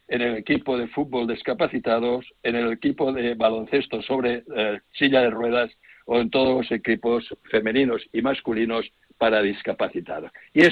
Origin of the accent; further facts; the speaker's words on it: Catalonia, Spain; soy muy culé, catalán, español